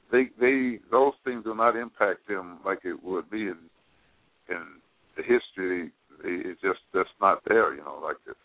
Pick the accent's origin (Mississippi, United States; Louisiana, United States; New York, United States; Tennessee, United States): Mississippi, United States; moved away; I came here in 1947 from Mississippi.